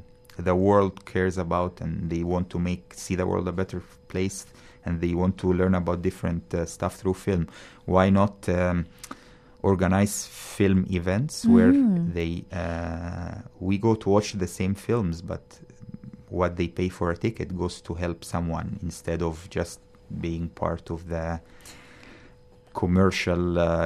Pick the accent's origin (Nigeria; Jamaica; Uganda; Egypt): Egypt; Cairo, Cairo Governorate; moved away as an adult; now in Vancouver, Canada; So the story started when I moved from Cairo, that's where I was born and where I grew up, to Canada to work as a pharmacist.